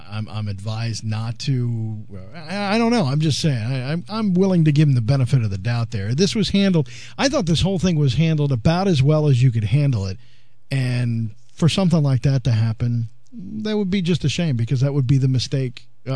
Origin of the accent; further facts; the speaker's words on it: Pennsylvania, United States; Columbia County, so it wasn't that far away, but I'm native to the region.